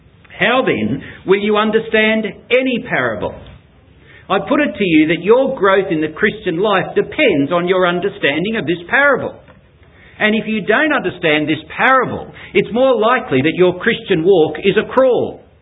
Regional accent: Sydney, New South Wales, Australia; I was born and bred in Sydney.

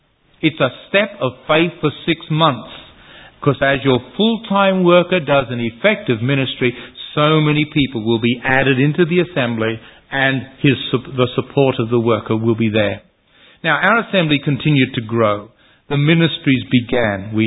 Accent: Western Australia, Australia; I came from Western Australia

